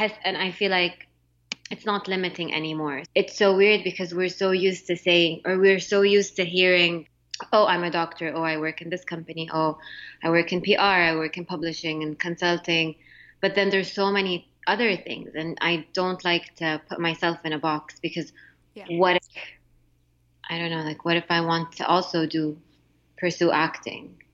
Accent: Jeddah, Makkah Province, Saudi Arabia; because I grew up in a place where everyone, most of the people were like me, same religion, same sect even. I grew up in Jeddah.

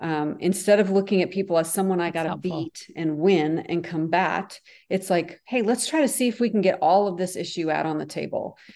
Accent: Northern United States, United States; I live in the South, so, but I'm from the North.

